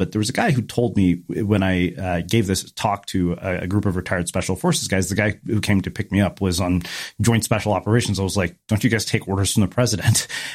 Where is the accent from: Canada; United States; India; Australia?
India; I'm Indian, man.